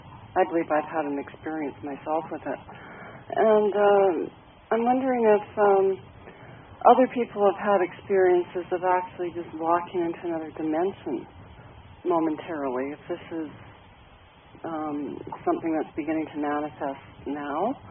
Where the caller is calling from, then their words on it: Prince Rupert, British Columbia, Canada; from Prince Rupert, British Columbia.